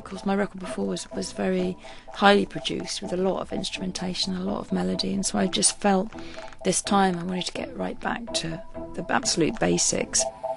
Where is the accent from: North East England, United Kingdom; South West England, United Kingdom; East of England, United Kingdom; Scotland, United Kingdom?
South West England, United Kingdom; where I grew up in Dorset, I mean, it's very usual for families to stay living near each other.